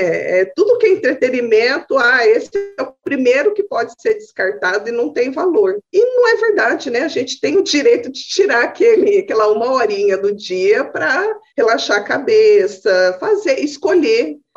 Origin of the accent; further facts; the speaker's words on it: Cuiabá, Mato Grosso, Brazil; now in Campo Grande, Brazil; Eu tive uma mudança aí de cidade, que eu sou cuiabana, morava em Cuiabá, mudei para Campo Grande.